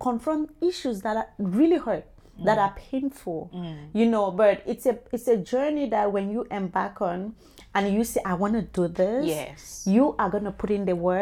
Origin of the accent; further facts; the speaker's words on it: Cameroon; I'm African. Yeah. I come from Cameroon. I grew up in a small village